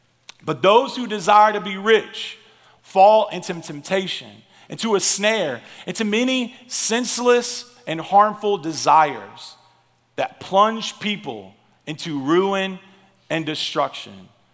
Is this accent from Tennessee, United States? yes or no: yes; Tennessee, United States; I'm from Tennessee.